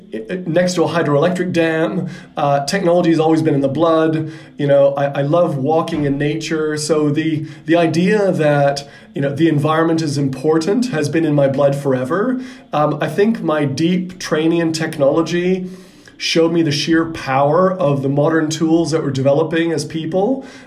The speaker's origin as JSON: {"language": "English", "country": "Canada", "tie": "born there", "also_born_or_lived": "Oxford", "accent": "Canadian", "moved": "as an adult", "said": "as you can probably hear by my accent, I'm a Canadian by birth, a technologist by training, but a commercial guy by career."}